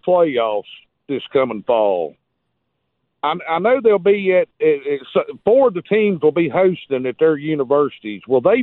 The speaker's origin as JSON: {"language": "English", "region": "Virginia", "country": "United States", "tie": "born or raised there", "said": "I grew up near East Tennessee, Southwest okay. Virginia."}